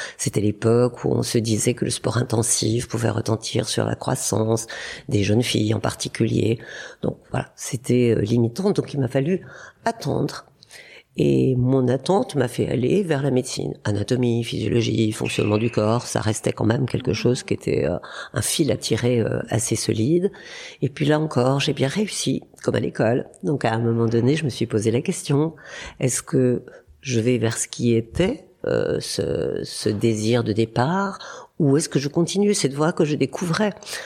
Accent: Bourgogne-Franche-Comté, France; born there; Alors, je suis née en Bourgogne, avec une vie avec des frères et sœurs, très proches de la nature

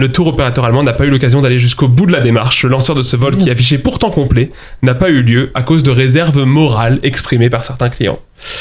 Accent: Luxembourg; moi je sais que je viens du Luxembourg

